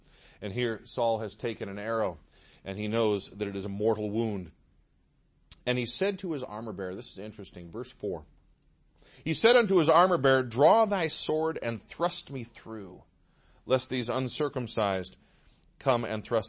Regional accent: Midwest, United States; I grew up in the Midwest. I am a flatlander as far as ancestry is concerned. And I suppose if we had one of these things in the middle of Michigan, we might call it a mountain.

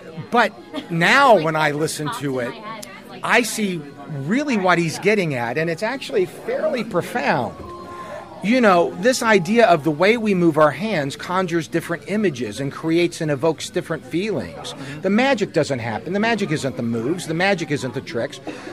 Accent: Kentucky, United States; I grew up in Kentucky, but the guys I hung out with, Mike Woodward and Paul Emick and all those guys, they would always go down to Gatlinburg.

